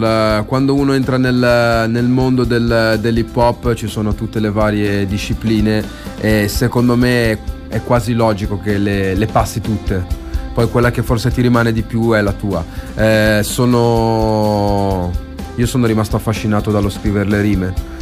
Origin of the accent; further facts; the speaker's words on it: Arenzano, Liguria, Italy; moved away; Eh sì, Arenzano.